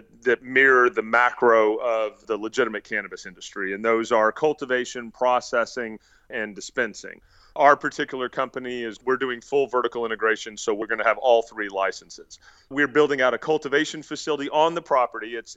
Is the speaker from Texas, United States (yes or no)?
yes; Texas, United States; I'm a Texan, and Texans need to take care of Texans.